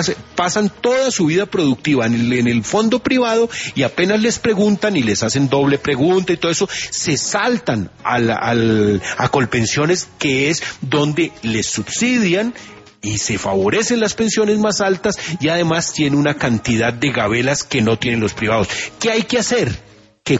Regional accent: Colombia

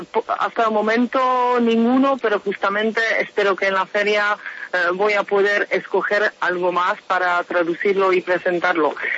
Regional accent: Czechia; Spanish is a second language; para poder traducirlos luego y presentarlos al público checo. Hablar de las traducciones que se hacen en mi país

